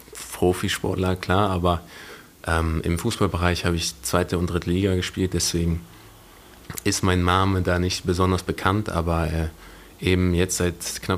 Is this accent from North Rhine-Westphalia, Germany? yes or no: yes; Wuppertal, North Rhine-Westphalia, Germany; born there; now in Düsseldorf, Germany; ansonsten bin ich gebürtiger Wuppertaler hier aus der Region.